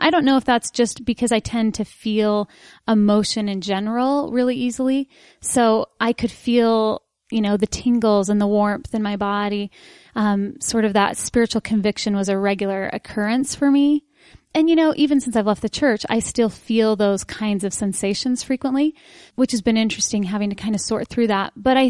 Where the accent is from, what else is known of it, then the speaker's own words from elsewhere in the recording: Salt Lake City, Utah, United States; I was. I was born and raised. I grew up in Sugar House. My family still, my parents still live in the house I grew up in. So I grew up kind of near the University of Utah.